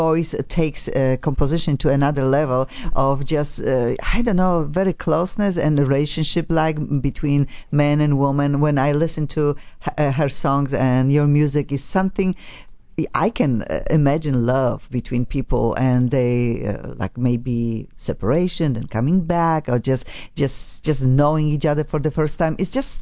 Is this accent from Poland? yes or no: yes; Poland; English is a second language; maybe we'll be speaking Polish, because I am from Poland, of course.